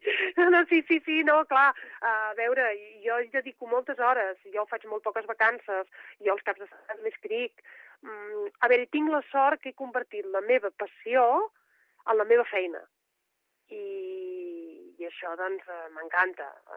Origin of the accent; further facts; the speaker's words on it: Barcelona, Catalonia, Spain; sóc barcelonina, però sempre tens passions determinades per altres llocs i l'Empordà n'és